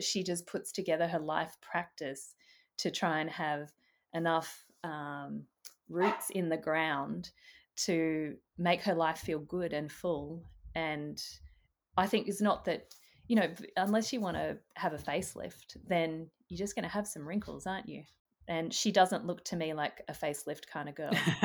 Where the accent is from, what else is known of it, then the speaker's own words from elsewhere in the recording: Perth, Western Australia, Australia; I'm a Perth girl, I was born in Western Australia. I was born in 1977